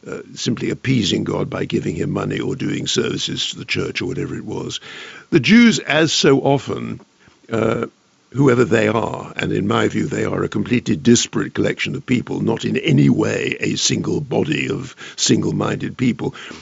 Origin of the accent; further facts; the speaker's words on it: United States; born there; even though I was born in America, the two straddle very easily